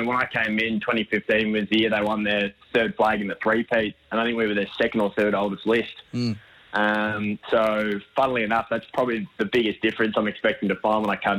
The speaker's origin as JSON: {"language": "English", "region": "northern Italy", "country": "Italy", "said": "I grew up saying Pitonet. It's what my nonno has always ingrained in me, but I'm from Northern Italy."}